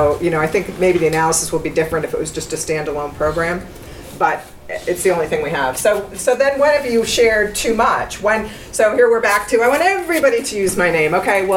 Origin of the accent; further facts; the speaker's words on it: United States; Sorry, I'm an American, that's the way I think of it.